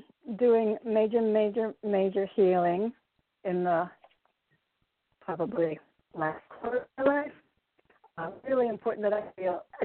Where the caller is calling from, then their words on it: Connecticut, United States; from Connecticut.